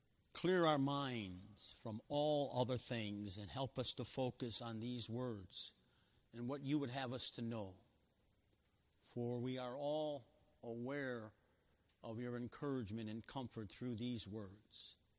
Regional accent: Chicago, Illinois, United States; And I reflect back that I'm a product of the Chicago public schools. I grew up on the South Side.

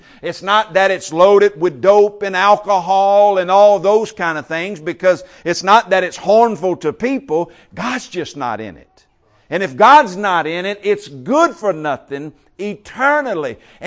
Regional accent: Covington, Louisiana, United States; When I was growing up in Covington, Louisiana, I shared a little bit about that last night.

